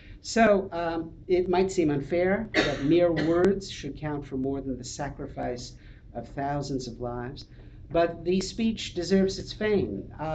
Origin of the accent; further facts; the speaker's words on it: Canada; You know, I'm from Canada, and I even know the speech